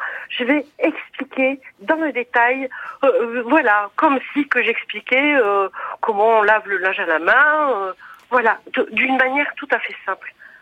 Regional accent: France; je suis française, je suis femme, je suis artiste, je suis pauvre

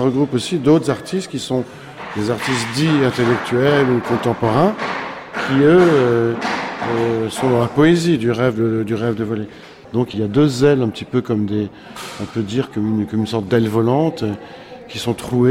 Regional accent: Grenoble, Auvergne-Rhône-Alpes, France; ma ville natale

